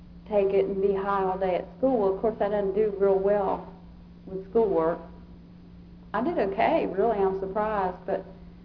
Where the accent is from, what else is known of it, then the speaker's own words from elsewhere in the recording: Savannah, Georgia, United States; I grew up in Savannah. We moved there when I was about 7.